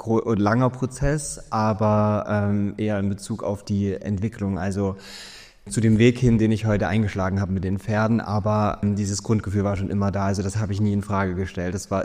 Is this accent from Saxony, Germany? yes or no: yes; Chemnitz, Saxony, Germany; Ich bin aus Chemnitz, also bei Chemnitz, genau.